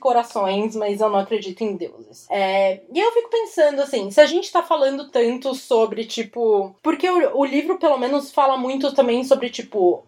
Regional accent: Brazil; E eu sou brasileira.

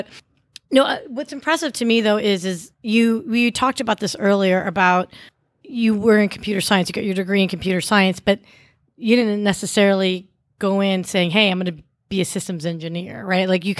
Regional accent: Orlando, Florida, United States; born there; It's just gay Florida. I was born in Orlando, so yay.

